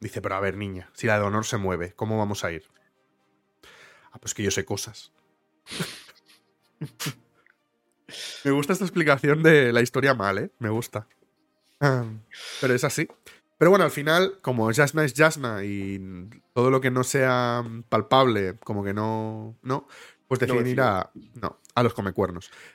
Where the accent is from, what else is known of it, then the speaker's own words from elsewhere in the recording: Catalonia, Spain; first language Catalan; Spanish is a second language; Josep y yo somos catalanes y entre nosotros hablamos catalán.